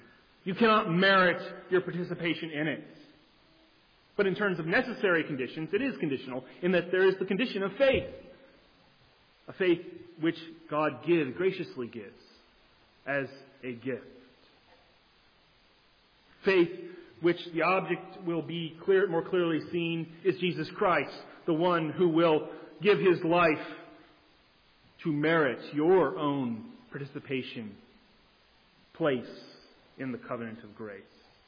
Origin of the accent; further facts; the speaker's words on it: United States; He uses the example of the World Cup, but we're Americans here, so we're going to use the World Series.